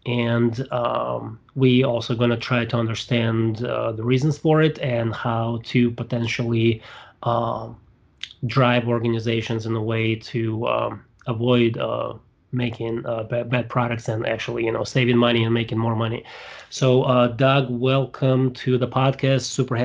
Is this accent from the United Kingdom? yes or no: no; Russia; No, I mean, I'm from Russia.